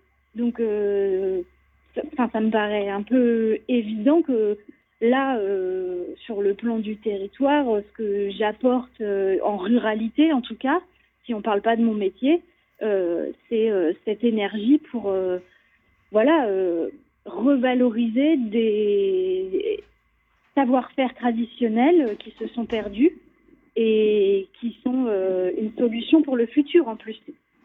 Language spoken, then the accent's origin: French; Paris, Île-de-France, France; Je suis une vraie Parisienne. Je suis vraiment née dans Paris intramuros.